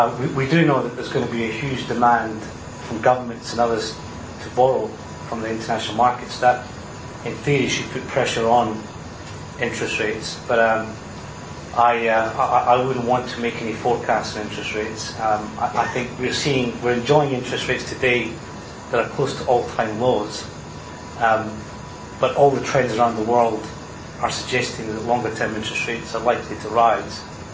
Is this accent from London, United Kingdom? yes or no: no; Scotland, United Kingdom; And it's not because I'm a Scottish banker